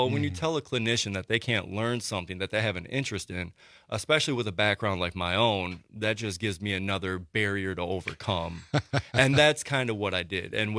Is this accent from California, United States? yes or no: no; Madison, Wisconsin, United States; Well, I'm from Madison, Wisconsin. I was born on the north side, and I haven't left.